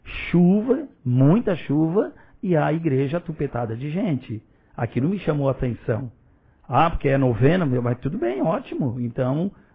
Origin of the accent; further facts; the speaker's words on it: Praia Grande, Santa Catarina, Brazil; Então aquela região ali, Praia Grande, que foi da onde eu nasci. Inclusive eu sou da Cachoeira e o padre Helder é da Praia Grande. A Cachoeira é município de Praia Grande.